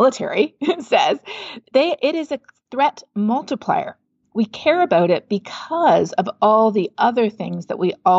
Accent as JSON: {"language": "English", "country": "Canada", "said": "from the carbon pricing in my home country of Canada"}